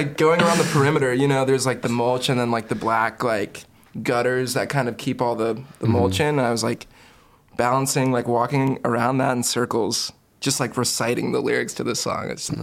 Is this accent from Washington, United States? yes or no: no; Murfreesboro, Tennessee, United States; also born or lived in Hermitage; Which I live there now. And then, grew up in Murfreesboro. My mom and my siblings moved there and met my stepdad and my step-siblings when I was in, like, third grade. And we moved to Murfr